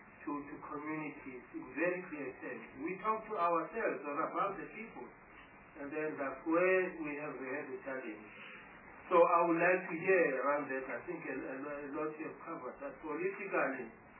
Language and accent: English; Gauteng, South Africa; As I come from Gauteng, you know the issue of land claims, and that has to do with my area, for instance.